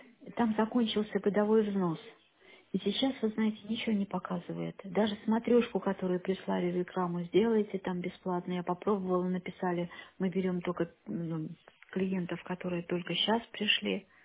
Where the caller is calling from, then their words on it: Pushkin, Saint Petersburg, Russia; Я звоню из Пушкина с улицы Гусарской.